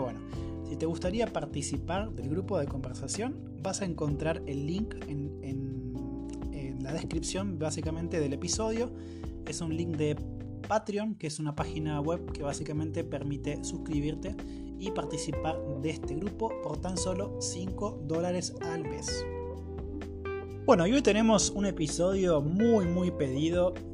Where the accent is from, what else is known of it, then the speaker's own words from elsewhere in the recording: Patagonia, Argentina; en la zona donde estoy ahora, por supuesto, mi ciudad natal, en Patagonia.